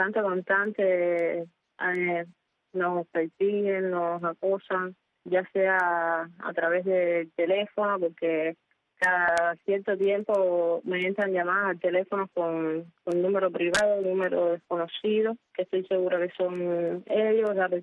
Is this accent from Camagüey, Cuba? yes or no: no; San Juan y Martínez, Pinar del Río, Cuba; Sí, yo soy del municipio de San Juan y Martínez, en la provincia de Pinar del Río.